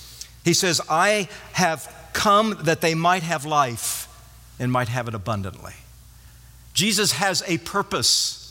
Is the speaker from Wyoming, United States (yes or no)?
yes; Wyoming, United States; I grew up in Wyoming, and when I was in junior high in the early years of high school, I worked for a sheep rancher